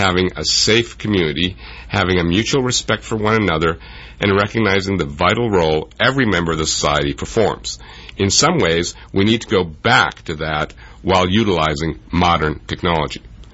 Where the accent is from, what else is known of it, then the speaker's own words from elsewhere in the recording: Ann Arbor, Michigan, United States; also born or lived in Israel; I grew up in Ann Arbor, Michigan, and in Israel, and I also speak Hebrew, German, and French.